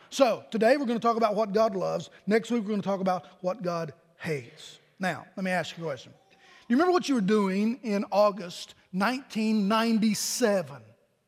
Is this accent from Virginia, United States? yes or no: yes; Virginia, United States; 553 miles from our house here to my hometown in Virginia.